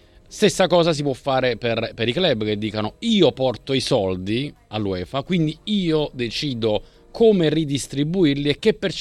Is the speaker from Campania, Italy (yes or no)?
yes; Naples, Campania, Italy; vivevo a Napoli, sono napoletano, vivevo a Napoli, andavo con la mia famiglia